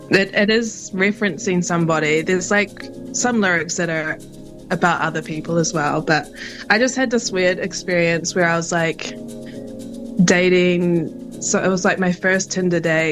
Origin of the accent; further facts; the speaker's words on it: Auckland, New Zealand; I grew up in West Auckland, so Riverhead was quite close to where I grew up.